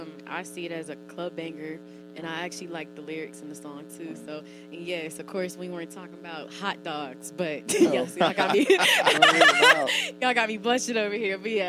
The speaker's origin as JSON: {"language": "English", "region": "Ohio", "country": "United States", "said": "See, I'm from Ohio, but..."}